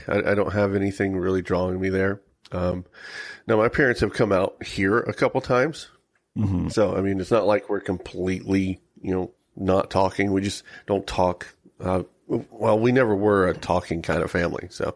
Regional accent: North Carolina, United States; Yeah, I'm from North Carolina.

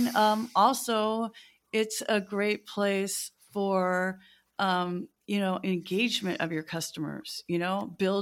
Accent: California, United States; I grew up in California near the Bay Area, so we always called it Chinese New Year.

